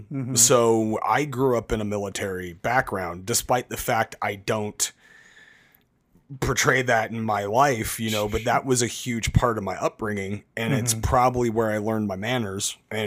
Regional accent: Utah, United States; No, I'm from Utah.

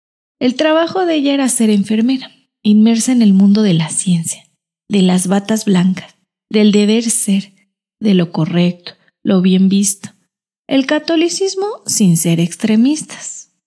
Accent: Mexico City, Mexico; Crecí al norte de la ciudad, soy chilanga, en una casa de autoconstrucción, siempre rodeada de mi núcleo.

